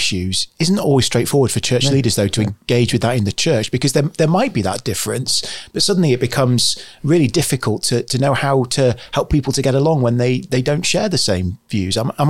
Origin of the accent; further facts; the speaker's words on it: United Kingdom; I'm British. I don't have any problem with that.